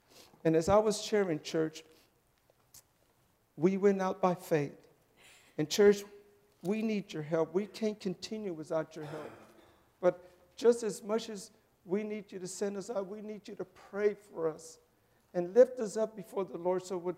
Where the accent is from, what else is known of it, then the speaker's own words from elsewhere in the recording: Houston, Texas, United States; I was raised in Houston, Texas, and I'm a third-generation Mexican descendant, and my wife's a first-generation Mexican descendant.